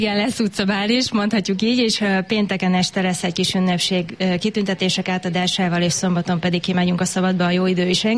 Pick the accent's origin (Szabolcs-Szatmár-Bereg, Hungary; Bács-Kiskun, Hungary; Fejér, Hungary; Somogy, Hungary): Somogy, Hungary; Nagyatád; born there; Én itt születtem Nagyatádon, ugyancsak néhány éve lakom itt, de most már a szüleim is, hála jó Istennek, beköltöztek egy szomszédos településről, úgyhogy én több szálon is kötődöm most már hozzá.